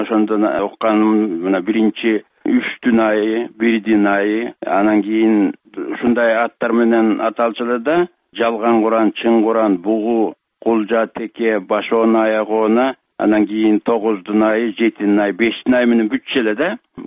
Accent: Karakol, Issyk-Kul Region, Kyrgyzstan; мен өзүм Караколдон болом, азыр шаардамын.

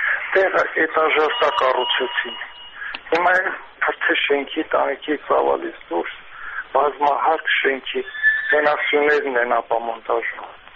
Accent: Yerevan, Armenia; ամոթ մեզ բոլորիս, այդ թվում նաև ինձ, թոշակառու բնիկ երևանցի

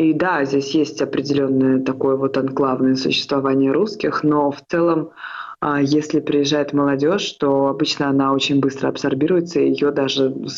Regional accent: Russia; now in Israel; Мы уехали из России не так давно, мы здесь находимся меньше полугода, сейчас 5 месяцев.

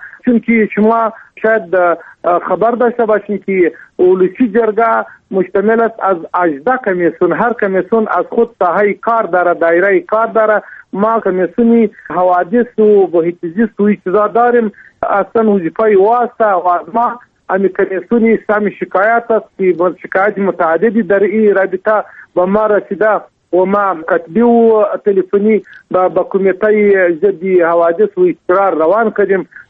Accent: Afghanistan; ما افغان هستیم، نماینده ملت هستیم در تالار

